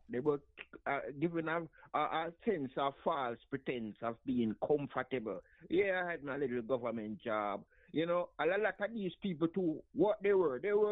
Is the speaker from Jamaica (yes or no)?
yes; Jamaica; now in United States; You see, I remember when I was coming from Jamaica, right? And I went to the U.S. Embassy.